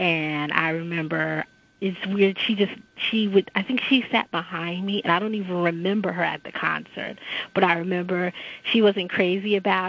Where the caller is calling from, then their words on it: New Jersey, United States; I'm calling from New Jersey.